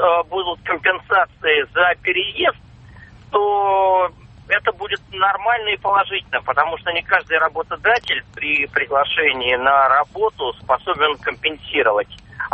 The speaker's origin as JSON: {"language": "Russian", "region": "Moscow", "country": "Russia", "said": "телефон самарский, правда, я сейчас в Москве, я москвич."}